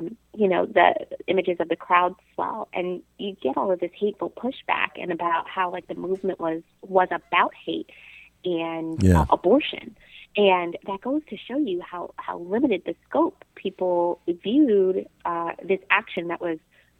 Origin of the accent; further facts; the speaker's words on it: Charlestown, West Virginia, United States; Born in Charlestown. Born and raised in Charlestown, West Virginia.